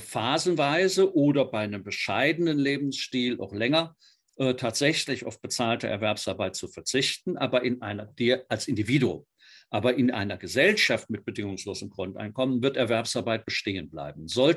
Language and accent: German; Bonn, North Rhine-Westphalia, Germany; ich bin ja aus Bonn